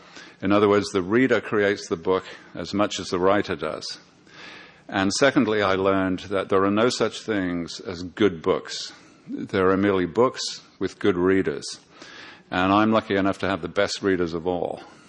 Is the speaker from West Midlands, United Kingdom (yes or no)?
yes; Birmingham, West Midlands, United Kingdom; I grew up in Birmingham, England